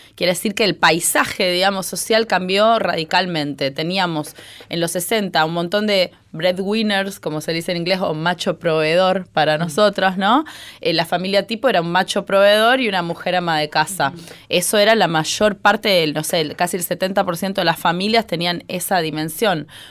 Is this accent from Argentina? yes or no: yes; Misiones, Argentina; moved away as an adult; now in Buenos Aires, Argentina; yo soy de Misiones, me vine a estudiar a la capital federal como muchas chicas y chicos, ¿no? A los 18 años entré en la UBA